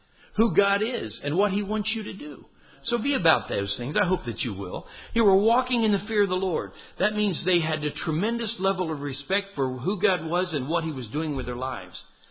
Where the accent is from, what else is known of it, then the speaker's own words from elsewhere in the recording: Indiana, United States; Oh, well, I'm from Indiana. What can you expect, you know?